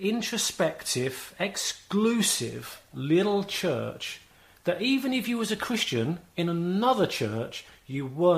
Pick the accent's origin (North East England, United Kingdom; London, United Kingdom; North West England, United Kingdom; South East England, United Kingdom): London, United Kingdom; I'm a European. Not only am I European, I'm English. Not only am I English, but I'm a Londoner.